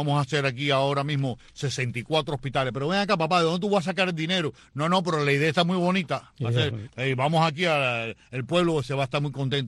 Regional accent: Santa Clara, Villa Clara, Cuba; Yo trabajaba en una emisora de Santa Clara, en la CMHW, mucha gente lo sabe. Y que además yo soy de Santa Clara, yo no soy de La Habana

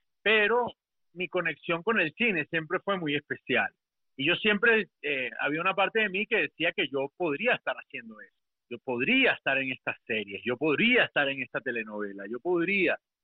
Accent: Caracas, Capital District, Venezuela; Yo me crié en Caracas, ahí hice toda mi adolescencia, mis años del colegio, de bachillerato

